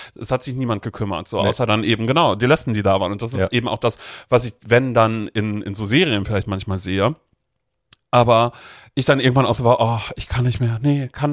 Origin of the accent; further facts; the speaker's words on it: Brudersdorf, Germany; ich bin in Brudersdorf groß geworden, kleines Dorf